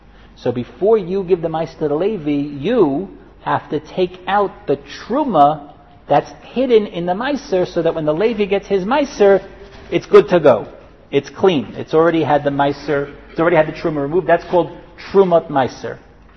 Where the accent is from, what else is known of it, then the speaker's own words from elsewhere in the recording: New Jersey, United States; I'm from New Jersey. This is like mother's milk. This is how you grow up in New Jersey, right?